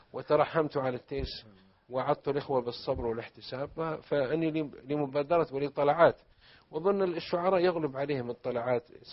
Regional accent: Balqarn, Asir, Saudi Arabia; مواليد عام 1379 بالهجري، طبعا أظن بالميلادي 59، وولدت في بلاد بلقرن جنوب المملكة العربية السعودية قريبا من مدينة أبها، وبلدي طبعا في الجنوب هو يمكن أجمل بلد في السعودية من حيث الطبيعة

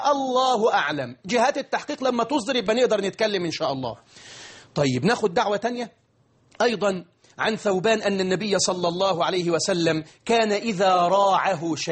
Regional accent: Egypt; بلدنا مصر

